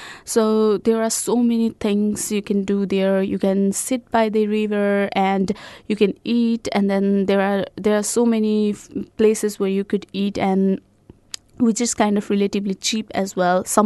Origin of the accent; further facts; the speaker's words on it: Kathmandu, Bagmati, Nepal; English is a second language; moved away; Me myself, I'm from Nepal, and then I have been asked so many questions about mountains and stuff like that. But I would like to say that I'm from Kathmandu. So this Kathmandu is somewhere which is really, really far from the mountain.